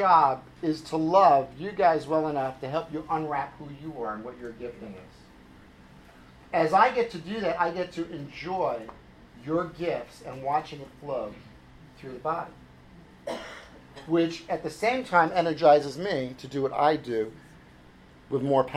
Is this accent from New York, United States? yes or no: yes; New York, United States; I'm a New Yorker.